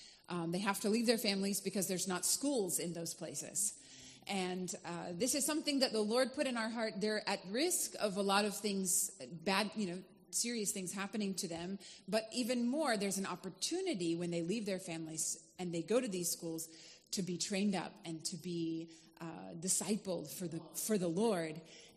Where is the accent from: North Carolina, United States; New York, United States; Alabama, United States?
North Carolina, United States; moved away as an adult; now in Philippines; I am from North Carolina, and I was involved short-term in the Philippines since I was 16 years old, and I moved after ministry school in 2009.